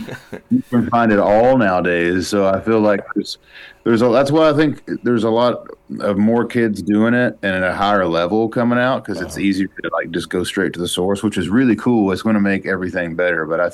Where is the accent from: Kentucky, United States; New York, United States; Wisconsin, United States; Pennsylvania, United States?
Kentucky, United States; Like my hometown, you know, is borders southeast West Virginia and is really close to the Ohio border, within, you know, a 30-minute drive